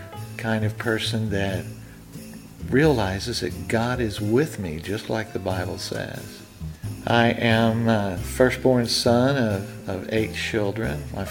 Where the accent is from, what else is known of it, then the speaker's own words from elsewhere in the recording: United States; because growing up in America, I mean, we rub shoulders with the issues and the ideas of Christianity.